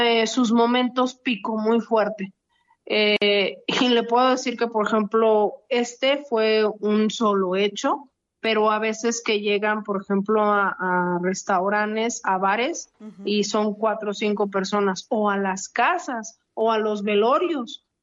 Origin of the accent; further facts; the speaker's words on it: Salvatierra, Guanajuato, Mexico; yo soy del Pueblo Mágico de Salvatierra